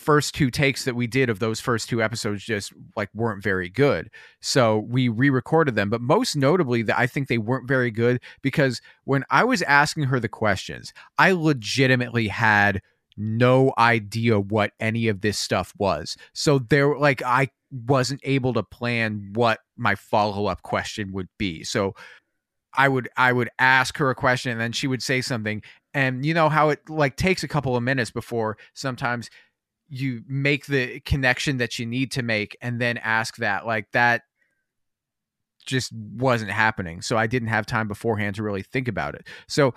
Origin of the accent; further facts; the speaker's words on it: Portland, Oregon, United States; I was raised in Portland, Oregon.